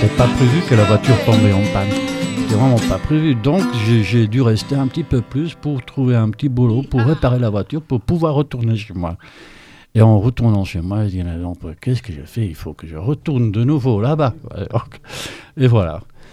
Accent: Antwerp, Flanders, Belgium; comme je suis né à Anvers, qui est un ville de port, en étant enfant, je voyais pas mal de genre de musique à Anvers, quoi.

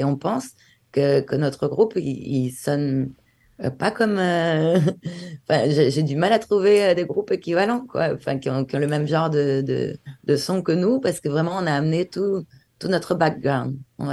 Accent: France; now in Barcelona, Spain; je suis française. J'ai vécu ces dernières années à Barcelone

